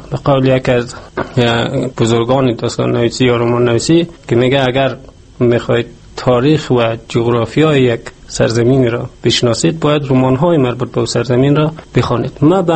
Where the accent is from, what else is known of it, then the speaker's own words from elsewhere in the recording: Qarabagh, Ghazni, Afghanistan; now in Iran; حدود 35 سال پیش در ولسوال قرباغ ولایت غزنی متولد شدم. سالهای ابتدایی تحصیلات خود در همون قرباغ سپری کردم. بعدش در سر جنگ ها مهاجر شدم به ایران